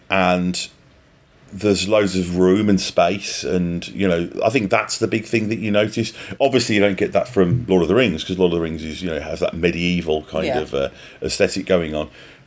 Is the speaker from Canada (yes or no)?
no; Midlands, United Kingdom; now in New Zealand; So I grew up in the Midlands of England. So just being near the sea is a really big thing.